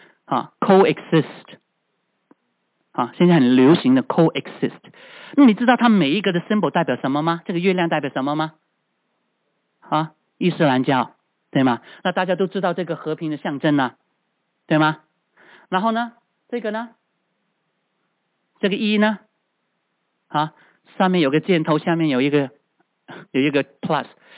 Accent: China; 这是我们中国人带进这个西方国家来了啊

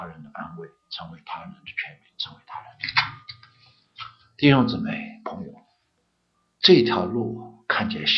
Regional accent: Taiwan; 我是台湾出来的，没有什么特别的意思吧

